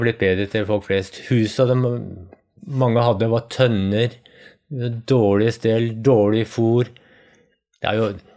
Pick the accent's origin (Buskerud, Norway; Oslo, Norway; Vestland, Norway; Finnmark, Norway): Oslo, Norway; Jeg vokste opp nede i Østmarka, vi dro på skauen hver helg.